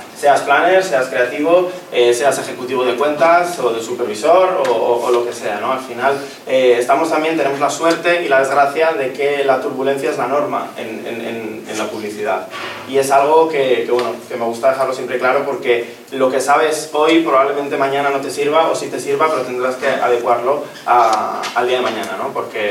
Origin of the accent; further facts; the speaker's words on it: Bilbao, Basque Country, Spain; yo vengo de Bilbao, como os lo he dicho, una ciudad maravillosa que os invito a que la visitéis si no habéis ido ya.